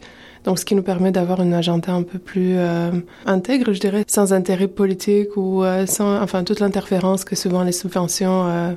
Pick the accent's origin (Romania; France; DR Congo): Romania; J'ai grandi en Roumanie pendant le communisme